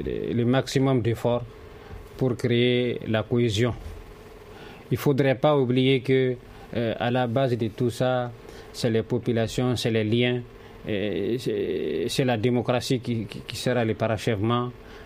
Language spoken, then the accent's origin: French; Mali; C'est ce que je déplore vivement en tant que Malien